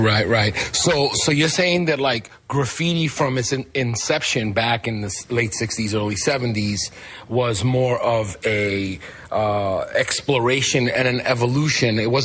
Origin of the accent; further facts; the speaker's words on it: New York, United States; Because coming from and growing up in New York, you know, I'm always looking at things from a sociological and racial perspective.